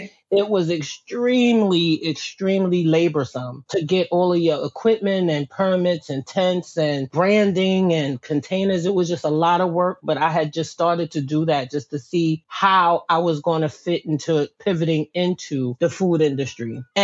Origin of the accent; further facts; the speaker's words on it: New York City, New York, United States; me growing up in Harlem, I was very well connected to a lot of the Harlem type organizations that focus on businesses, family businesses, and Black businesses.